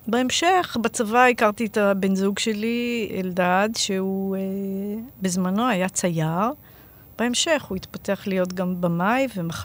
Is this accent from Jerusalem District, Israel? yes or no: yes; Jerusalem, Jerusalem District, Israel; אני גדלתי בירושלים, בבית הקרם. ההורים שלי היו יתומים, אמא שלי עלתה בגיל 16, אבא שלי עלה בגיל 18, הם התחתנו בארץ, שניהם עלו ממרוקו, הולדתי בקטמון